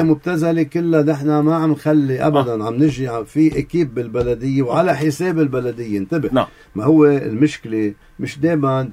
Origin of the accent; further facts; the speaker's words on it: Syria; أنا كمواطن سوري حامل كيس الزبالة وين بدي كبه؟